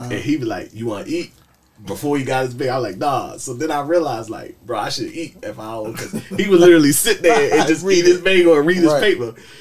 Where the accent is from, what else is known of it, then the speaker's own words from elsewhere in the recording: Baltimore, Maryland, United States; Baltimore, growing up in Baltimore, I mean, it's like, you know, a bunch of tribes, different area.